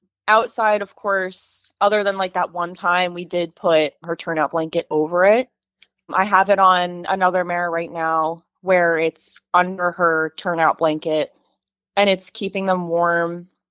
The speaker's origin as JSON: {"language": "English", "town": "Howell", "region": "New Jersey", "country": "United States", "said": "I was from Howell, so I was very close to Sunrise, but I moved over here, and I love it."}